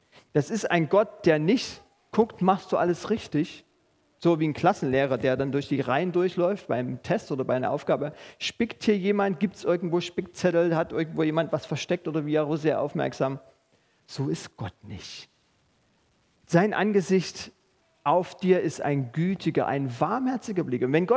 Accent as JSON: {"language": "German", "country": "Germany", "said": "Und wir als Deutsche, wir sind da so cool drin."}